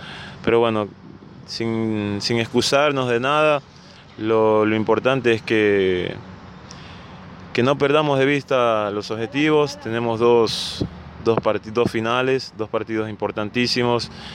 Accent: Ecuador; basta de que como ecuatorianos no nos apoyemos

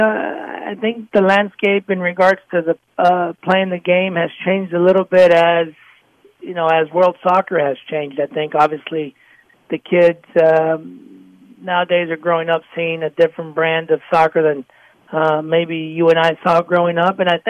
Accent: Houston, Texas, United States; I've followed your career as I was growing up in Houston, Texas, and I'm delighted to still be in contact with you

